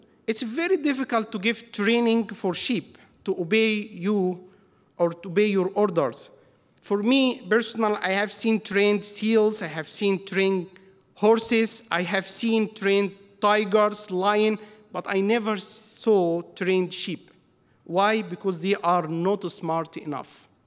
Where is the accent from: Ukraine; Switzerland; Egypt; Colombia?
Egypt; English is a second language; You know, I came from Middle East. I came from Egypt. I know, we have a lot of sheep in Egypt.